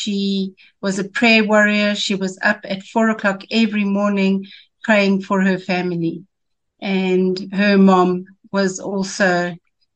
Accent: Johannesburg, Gauteng, South Africa; I was born in Johannesburg and lived my whole life here in Johannesburg.

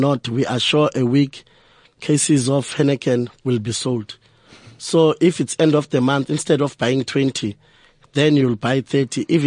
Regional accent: Soweto, Gauteng, South Africa; I grew up in Orlando West. Okay. I was born in Soweto. It used to be my parents' home.

